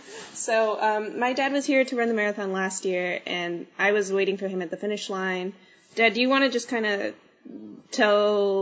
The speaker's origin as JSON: {"language": "English", "region": "Texas", "country": "United States", "said": "I'm from Texas, by the way, so my dad's semi-known in our town for his running."}